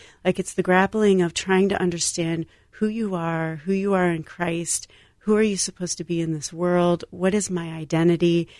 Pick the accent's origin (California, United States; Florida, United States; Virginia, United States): Virginia, United States; Lynchburg; You know, I grew up in the South, in Lynchburg, Virginia.